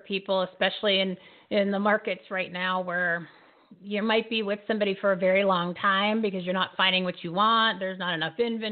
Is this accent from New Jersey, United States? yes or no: yes; Bridgewater, New Jersey, United States; I grew up in Bridgewater. So North